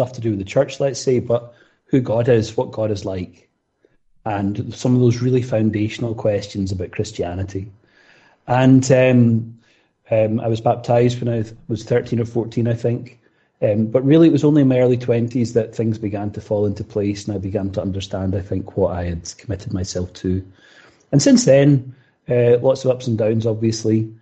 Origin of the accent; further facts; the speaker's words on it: Scotland, United Kingdom; the church I grew up in Southwest Scotland.